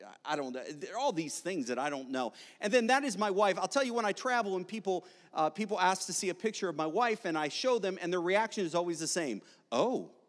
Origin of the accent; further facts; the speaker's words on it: Kennett Square, Pennsylvania, United States; also born or lived in Delaware; now in Dallas, United States; I grew up in Delaware, or actually, I grew up in Pennsylvania, was born in Delaware